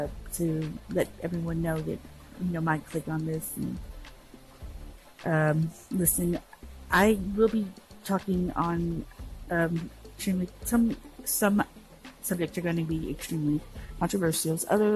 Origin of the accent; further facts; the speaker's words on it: Texas, United States; I'm from Texas.